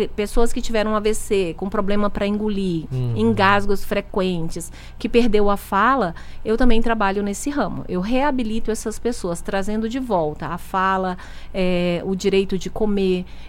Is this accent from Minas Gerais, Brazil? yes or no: no; Guajará-Mirim, Rondônia, Brazil; De Guajará-Mirim, na fronteira com a Bolívia, acredita?